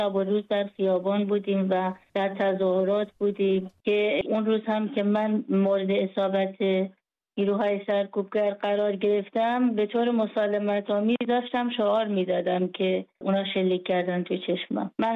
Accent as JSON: {"language": "Persian", "country": "Iran", "moved": "yes", "lives_now": "Frankfurt, Germany", "said": "یه سال و 7 ماه بعدش از ایران اومدیم بیرون و الان 1 سال و 8 ماه در آلمان هستیم."}